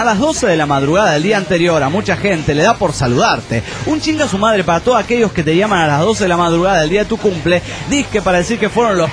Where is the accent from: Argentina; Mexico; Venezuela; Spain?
Mexico; now in Liverpool, United Kingdom; somos dos mexicanos.